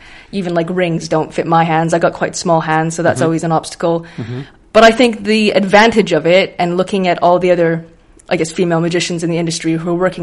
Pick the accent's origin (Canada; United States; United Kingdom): Canada; He was performing at a street festival in my hometown in Canada